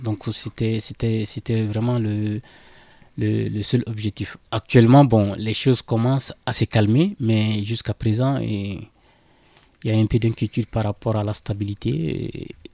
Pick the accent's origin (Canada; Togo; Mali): Mali; moved away; je suis né au Mali, j'ai grandi là-bas, j'ai des amis, j'ai plein de connaissances. Le pays me manque toujours